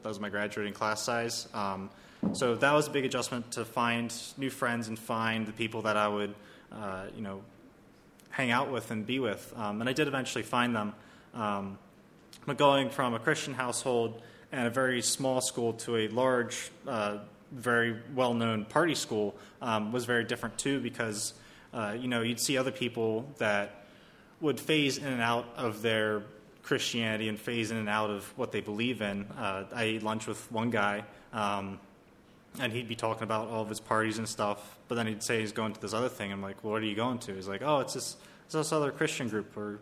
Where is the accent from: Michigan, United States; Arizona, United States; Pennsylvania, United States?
Pennsylvania, United States; Dover; I'm from Dover, Pennsylvania, which is kind of to the west side of York.